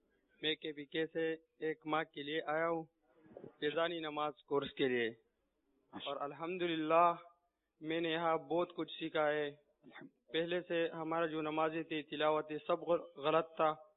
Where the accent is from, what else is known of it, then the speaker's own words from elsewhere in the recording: Khyber Pakhtunkhwa, Pakistan; میں نے کہا میں کے پی کیس ہوں، جگہ دے دو